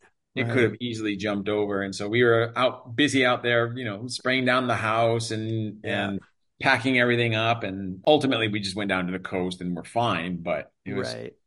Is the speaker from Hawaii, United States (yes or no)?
yes; Maui, Hawaii, United States; also born or lived in Oahu; I born and raised on Maui. Well, actually, I mean, born on Oahu, and my mom had complications in the pregnancy, so she got shipped over to Oahu.